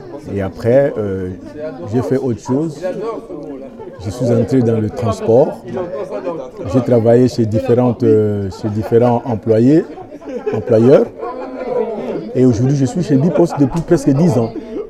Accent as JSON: {"language": "French", "country": "Angola", "moved": "yes", "lives_now": "Belgium", "said": "Je suis angolais. Je suis né en Angola. Et je suis arrivé ici. En tout cas, j'ai 30 ans d'ici. En Belgique, j'ai 30 ans. Je suis arrivé en 90."}